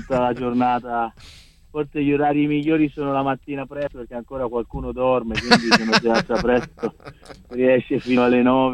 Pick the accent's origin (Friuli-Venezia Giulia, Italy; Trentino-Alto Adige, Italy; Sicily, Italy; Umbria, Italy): Umbria, Italy; Città di Castello; io sono umbro, comunque di un paesino qua, sì, sono nato a Città di Castello, ma abito proprio in un paesino, Citerna, che è qui alle porte di Umbria, tra Umbria e Toscana.